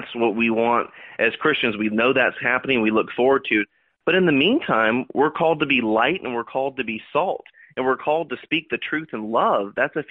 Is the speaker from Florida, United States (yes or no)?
yes; Orlando, Florida, United States; your home state of Florida, which is actually my home state of Florida as well, I was born and raised in Orlando